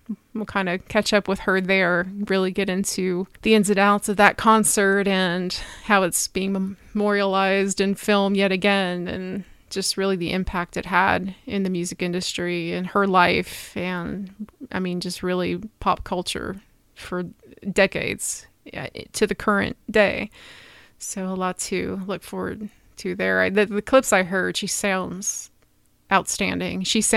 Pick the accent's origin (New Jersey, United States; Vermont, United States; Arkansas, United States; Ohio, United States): Ohio, United States; I grew up outside of Cincinnati, so I root for the Reds.